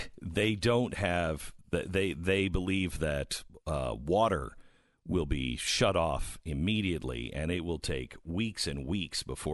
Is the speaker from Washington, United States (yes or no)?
yes; Seattle, Washington, United States; I mean, that's what I grew up in Seattle.